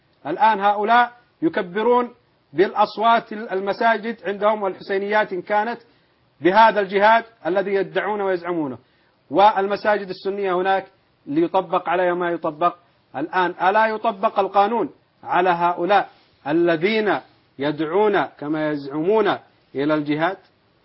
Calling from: Riyadh, Riyadh Province, Saudi Arabia

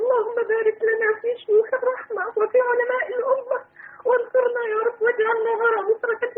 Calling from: United States; فنحن هنا من أمريكا،

